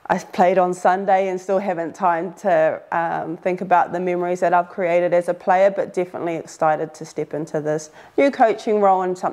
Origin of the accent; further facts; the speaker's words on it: New Zealand; And I think growing up in New Zealand, netball and rugby has always sit side by side.